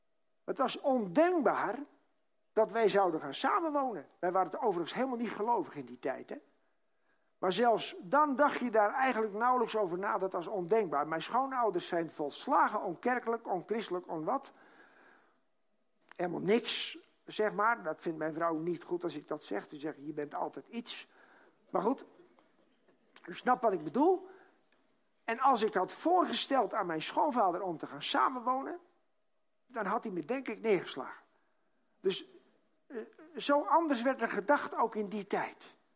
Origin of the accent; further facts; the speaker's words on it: Kinderdijk, South Holland, Netherlands; ik denk, ik kom uit Kinderdijk